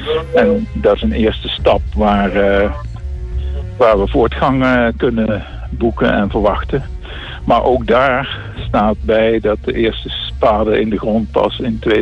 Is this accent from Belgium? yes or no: no; Grave, North Brabant, Netherlands; En omdat ik uit Graven kom, ken ik die projecten en plaatsen natuurlijk.